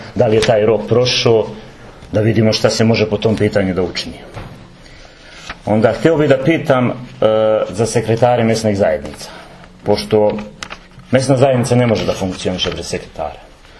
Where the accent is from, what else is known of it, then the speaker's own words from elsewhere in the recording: Mušići, Zlatibor District, Serbia; Ja sam iz Mušića, pa bih izneo neke probleme koje imamo u Mušićima.